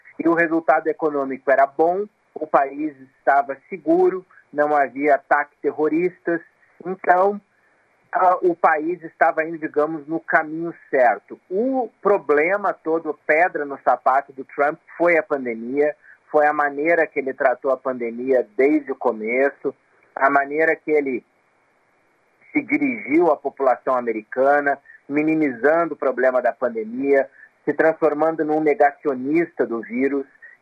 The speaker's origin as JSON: {"language": "Portuguese", "region": "Rio Grande do Sul", "country": "Brazil", "moved": "yes", "said": "especialmente eu que sou do Rio Grande do Sul, estou longe do Rio Grande do Sul há muito tempo"}